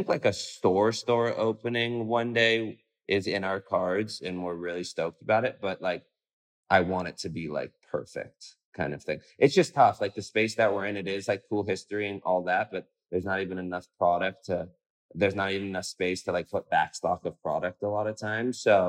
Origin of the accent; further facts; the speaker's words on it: Malibu, California, United States; LA's home to me. I grew up in Malibu.